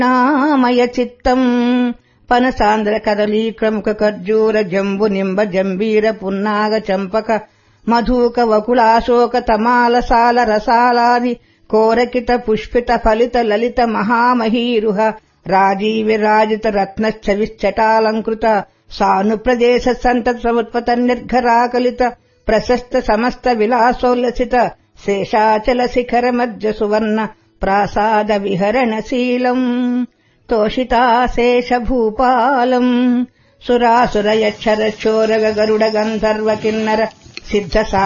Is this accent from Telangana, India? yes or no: no; Vannachintalapudi, Andhra Pradesh, India; మాది తూర్పుగోదావరి జిల్లా అమలాపురం దగ్గరలో ఉన్న వన్నచింతలపూడి మా గ్రామం.